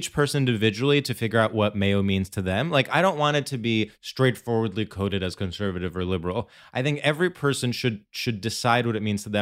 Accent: Florida, United States; proudly eating mayo in my home state of Florida.

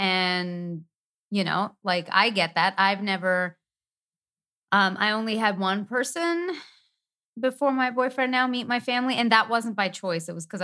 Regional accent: Canada; because we're from Canada.

